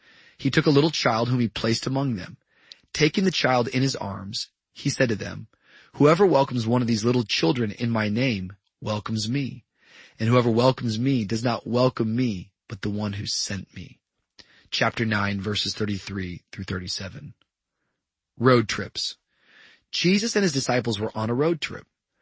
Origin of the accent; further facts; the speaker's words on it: Tacoma, Washington, United States; When I was growing up in Tacoma, Washington, my dad was a well-known figure in the town.